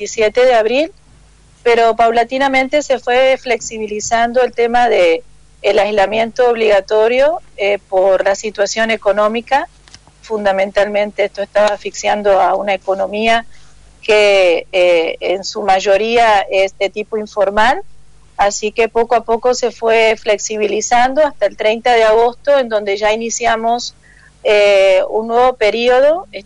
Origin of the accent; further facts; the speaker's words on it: Argentina; now in Montería, Colombia; Soy argentina, pero tengo ya más de 20 años viviendo en Colombia.